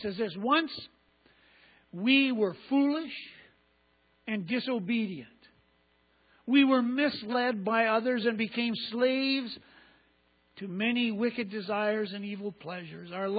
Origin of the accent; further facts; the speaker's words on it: Edmonton, Alberta, Canada; born there; I was born in Edmonton, so I can identify